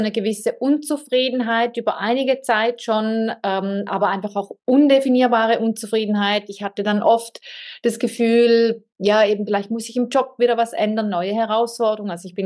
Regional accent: Switzerland; Ich bin Schweizerin und ich habe mit 43 entschieden, dass ich ein komplett anderes Leben möchte.

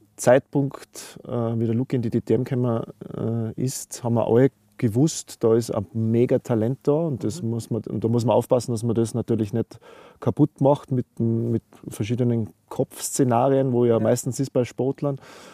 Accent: Tyrol, Austria; Man als Tiroler und als Motorsportler

